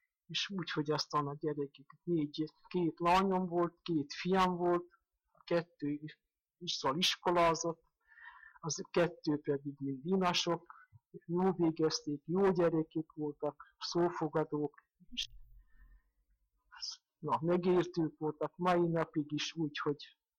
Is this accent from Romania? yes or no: no; Korlát, Borsod-Abaúj-Zemplén, Hungary; born there; 1916-ban születtem, április 6-án, Korláton.